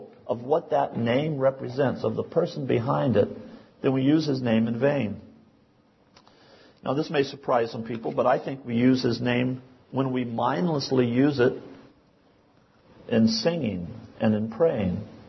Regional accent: the South, United States; born there; I was born in the South in the Bible Belt, and my uncles and aunts and grandparents all spoke this way.

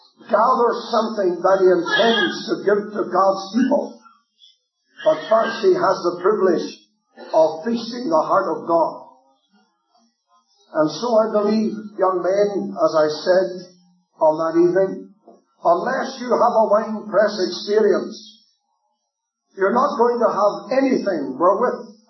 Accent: Ireland; I believe that Habakkuk, although I was told that's not the right pronunciation, but then being Irish you wouldn't know.

